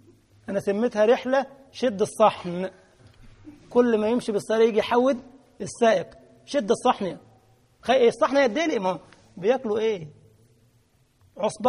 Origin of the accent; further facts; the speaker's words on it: Egypt; بس في لحوم عندنا في مصر، لحوم تاكل تاكل تاكل.